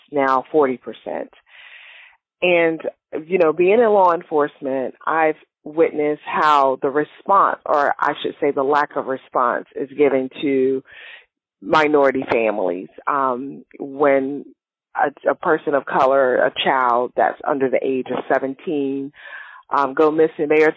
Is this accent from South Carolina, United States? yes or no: yes; Spartanburg, South Carolina, United States; my hometown of Spartanburg, South Carolina.